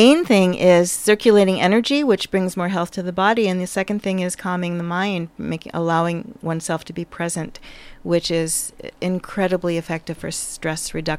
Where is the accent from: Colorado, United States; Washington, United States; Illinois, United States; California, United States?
Illinois, United States; Chicago; We just moved from New York State, yes. Actually. And I'm from Chicago originally, yes.